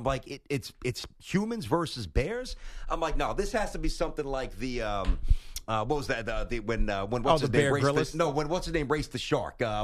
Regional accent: New York, United States; And even though I grew up in New York, I've always had an affinity for the outdoors, wildlife.

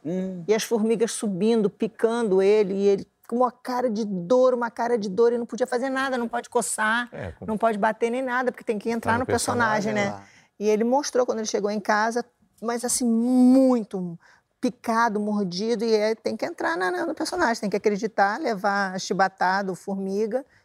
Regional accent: Santa Rosa, Rio Grande do Sul, Brazil; born there; me vem o cheiro de Santa Rosa, onde eu nasci.

